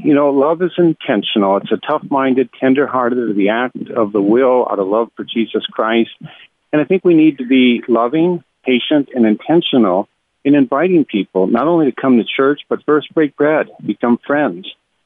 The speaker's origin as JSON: {"language": "English", "town": "Greenville", "region": "Wisconsin", "country": "United States", "tie": "born or raised there", "said": "I grew up in Greenville, Wisconsin, and I grew up in the years of Vince Lombardi."}